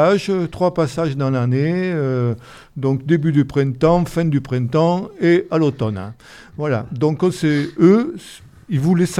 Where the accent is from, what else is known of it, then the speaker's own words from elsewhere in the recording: Sarlat, Nouvelle-Aquitaine, France; born there; Je suis né à Sarlat.